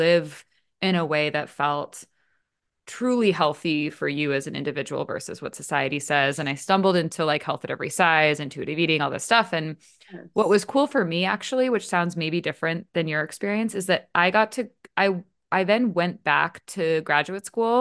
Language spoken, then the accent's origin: English; Maine, United States; now in California, United States; You being in the East Coast, I'm in California now. I grew up in Maine though.